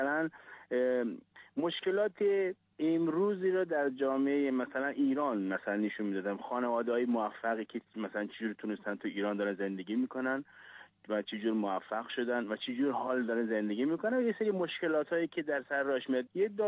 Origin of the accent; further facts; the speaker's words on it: Mazar-i-Sharif, Balkh, Afghanistan; born there; در مزار شریف به دنیا آمدم.